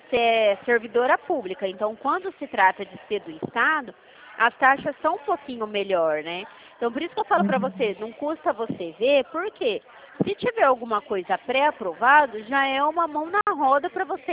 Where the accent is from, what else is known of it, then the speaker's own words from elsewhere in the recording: Dracena, São Paulo, Brazil; eu sou aqui da cidade de Dracena